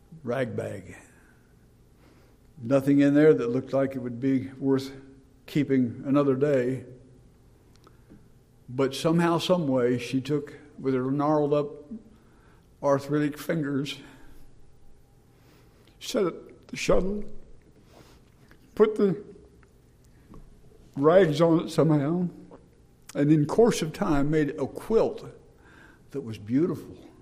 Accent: Ottumwa, Iowa, United States; When I was a child, we moved from where I was born in Dowds, Iowa. That's just a spot in southeastern Iowa on the map, to Ottumwa, which is a little bit bigger spot, not much bigger.

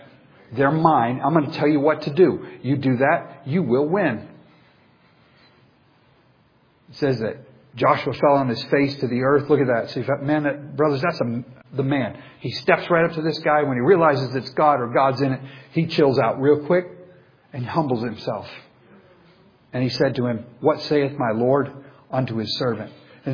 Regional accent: Papua New Guinea; I mean, I'm from New Guinea. I don't even know these people.

